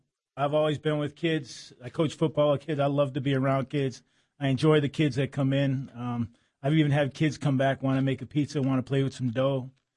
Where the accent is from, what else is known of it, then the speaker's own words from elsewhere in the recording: Buffalo, New York, United States; Well, I grew up in Buffalo, New York, as you know, and my family had Italian restaurants in New York.